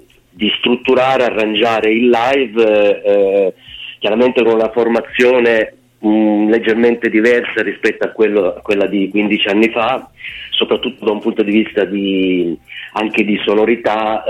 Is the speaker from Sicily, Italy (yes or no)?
yes; Vittoria, Sicily, Italy; Questa è diciamo il di fronte casa dove io sono cresciuto in Sicilia.